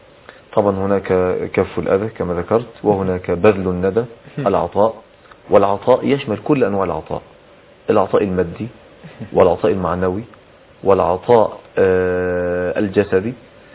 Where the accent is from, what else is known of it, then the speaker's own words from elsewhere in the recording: Egypt; الأخرق بالمعنى البلدي عندنا في مصر اللي هو العويل،